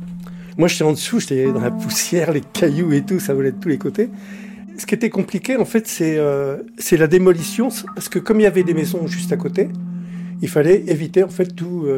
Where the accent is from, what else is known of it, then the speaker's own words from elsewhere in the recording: Changy, Bourgogne-Franche-Comté, France; Je viens de Changy.